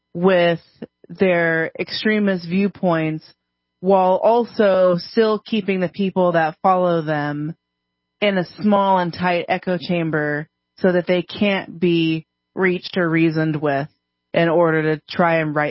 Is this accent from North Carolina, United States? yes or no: no; California, United States; I'm, like I said, I'm from California, so I say Abramski, but that's because I'm undistinguished.